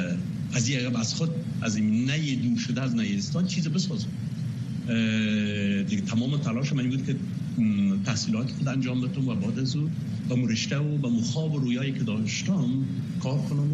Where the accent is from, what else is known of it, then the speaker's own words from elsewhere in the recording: Afghanistan; moved away as an adult; سن 20 سالگی از افغانستان آمدم بیرون